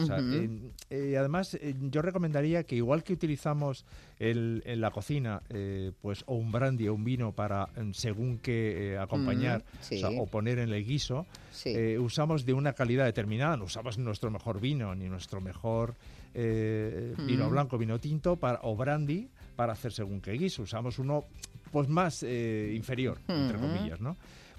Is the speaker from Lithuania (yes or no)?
no; Extremadura, Spain; Igual los que somos extremeños te diríamos una encina